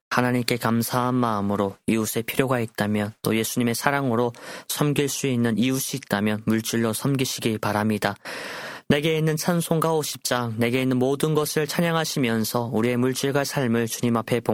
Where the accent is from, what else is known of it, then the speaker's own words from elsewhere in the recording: North Korea; now in South Korea; 저희 북조선에는